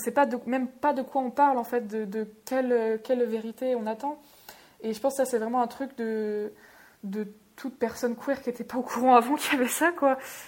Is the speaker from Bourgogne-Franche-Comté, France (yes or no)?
no; Pays de la Loire, France; je viens pas du tout de Paris, mais je viens vraiment d'un milieu très rural, je viens de la Vendée, donc milieu catho, de droite. Donc heureusement, je viens d'une famille de fonctionnaires, enfin d'enseignants, de gauche